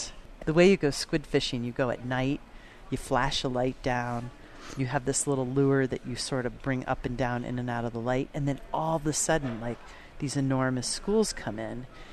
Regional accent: United States; the biggest influence for me is growing up on Long Island Sound.

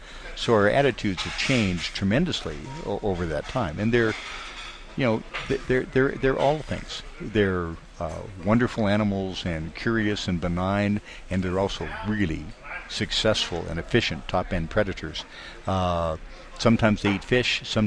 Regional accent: San Diego, California, United States; I grew up in San Diego. My family's been in San Diego forever

